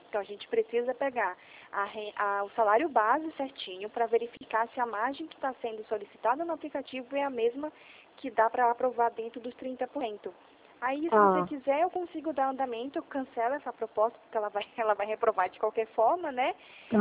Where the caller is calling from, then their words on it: Atibaia, São Paulo, Brazil; eu tô ligando aqui de Atibaia, interior de São Paulo.